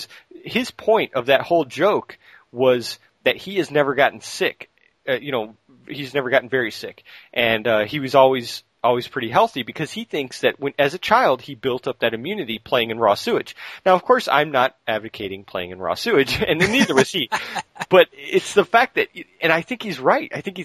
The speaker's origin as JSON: {"language": "English", "region": "Great Lakes", "country": "United States", "tie": "born or raised there", "said": "You know, I grew up near the Great Lakes, and as far as the altitude, it's pretty low."}